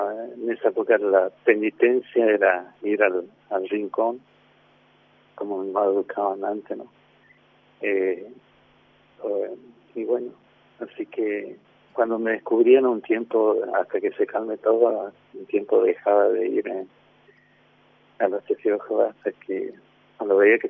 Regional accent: Tres Isletas, Chaco, Argentina; nací en el Chaco y siempre viví en el Chaco, ¿no? Nací en un pueblo del interior del Chaco que se llama Tres Isletas. Y bueno, desde que nací con mis padres y mis dos hermanitas vivíamos en el campo, a 10 kilómetros del pueblo.

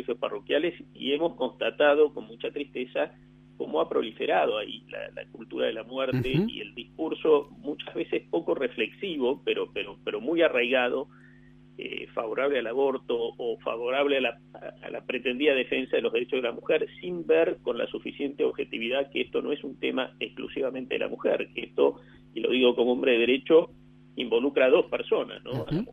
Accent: Argentina; tal como somos los argentinos

